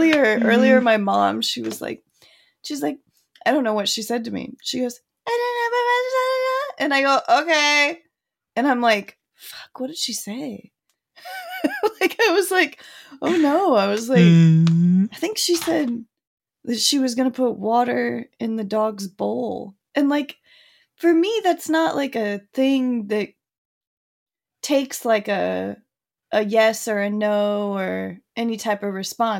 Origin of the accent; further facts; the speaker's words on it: California, United States; I don't have any fucking gloves. I'm from California.